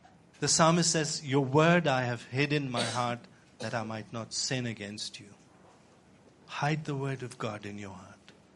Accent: India; You know, I come from India. And India is a place where yoga started.

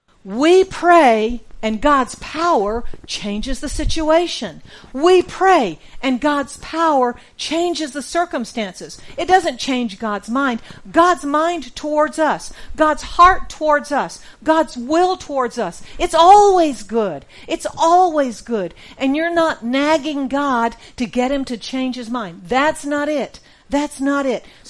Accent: United States; I'm American, so I'm in these stores that are really, really big, like a Walmart.

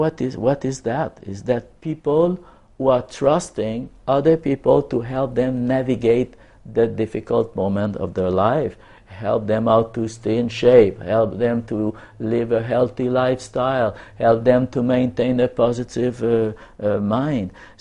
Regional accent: Quebec, Canada; In my hometown in Quebec

